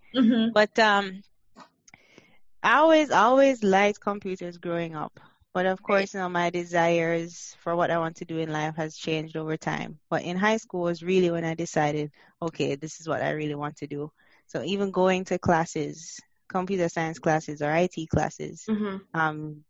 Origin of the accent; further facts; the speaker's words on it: Jamaica; now in United States; Okay. I grew up in Jamaica, and I moved to the U.S. in 2010.